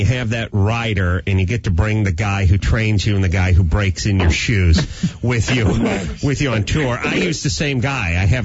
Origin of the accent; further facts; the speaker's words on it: North Hollywood, California, United States; I'm from North Hollywood.